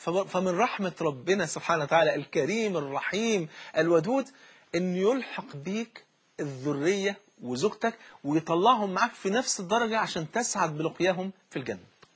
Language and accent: Arabic; Egypt; عندنا في مصر